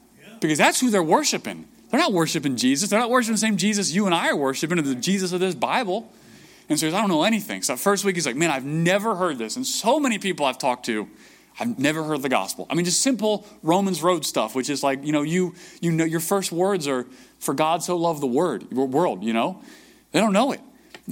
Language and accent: English; Maryland, United States; I mean, I'm from Maryland, so I kind of know how it works.